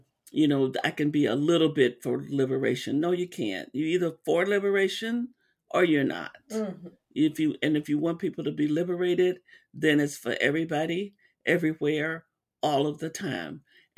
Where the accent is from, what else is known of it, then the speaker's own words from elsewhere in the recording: Arkansas, United States; You know, when I was a kid, I grew up in Arkansas.